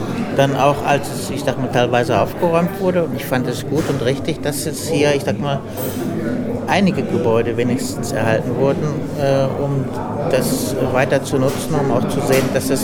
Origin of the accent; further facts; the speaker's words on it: Kremperheide, Schleswig-Holstein, Germany; Aus Kremperheide.